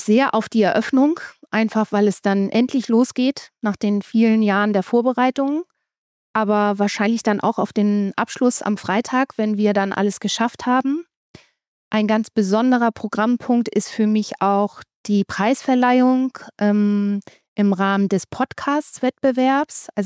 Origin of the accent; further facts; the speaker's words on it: Schleswig-Holstein, Germany; Schleswig-Holstein ist auch mein Heimatbundesland.